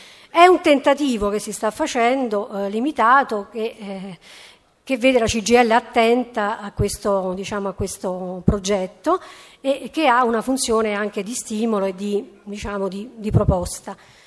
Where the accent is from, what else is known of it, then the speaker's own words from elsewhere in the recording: Sicily, Italy; Certo, vengo dalla Sicilia, quindi è inevitabile che parlando della Sicilia